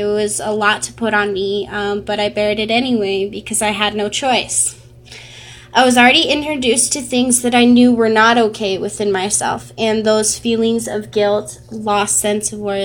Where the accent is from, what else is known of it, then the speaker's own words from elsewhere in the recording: Tucson, Arizona, United States; Tucson is where I was born, so naturally I learned to love it. It's my hometown. I'm a native Tucsonian.